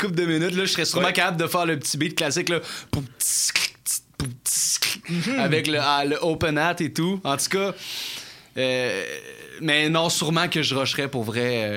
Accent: Beauport, Quebec, Canada; Je viens de Beauport, en fait.

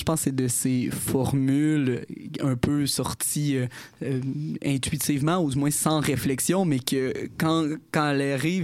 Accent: Quebec, Canada; pendant la pandémie, j'étais en Beauce et j'ai fait un... de ma région natale

